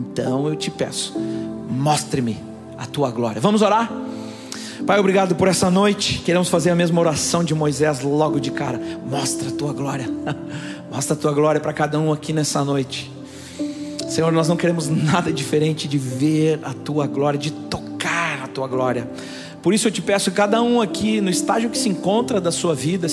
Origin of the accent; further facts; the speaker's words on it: Brazil; nós somos do Brasil